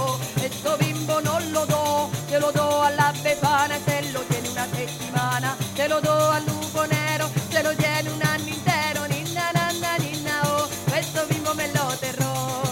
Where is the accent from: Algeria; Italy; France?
Italy; Je suis italienne